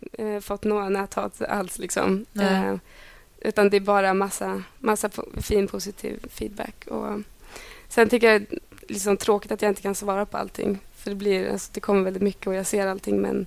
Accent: Delsbo, Gävleborg County, Sweden; now in Skåne, Sweden; jämfört med när vi kommer från Delsbo där vi kunde vara ute och rida i liksom 3 timmar

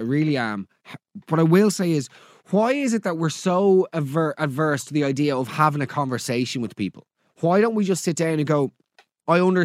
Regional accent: Dublin, Leinster, Ireland; I grew up in South Dublin, which won't come as a shock to anybody listening, lest I hide it with my accent.

